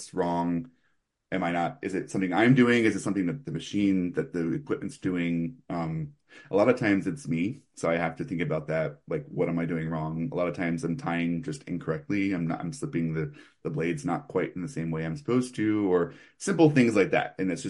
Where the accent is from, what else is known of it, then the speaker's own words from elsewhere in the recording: New Jersey, United States; I grew up in outside Philly, and I grew up in a town called Collins, New Jersey, which is happens to be where John Simer's shop is.